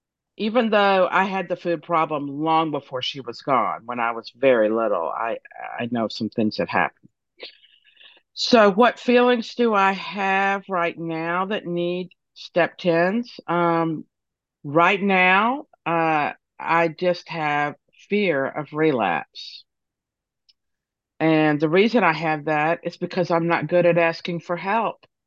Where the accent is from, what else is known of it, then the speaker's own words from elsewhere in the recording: Florida, United States; from Florida.